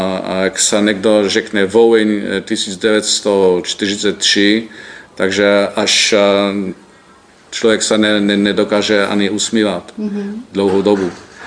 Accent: Poland; Protože Ukrajinci dostali prakticky všechno zdarma, na co my jako Poláci jsme pracovali celý generace.

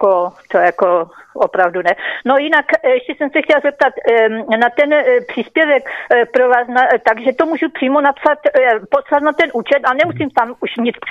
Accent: Znojmo, South Moravian Region, Czechia; podepisovala petici v mém rodném městě ve Znojmě

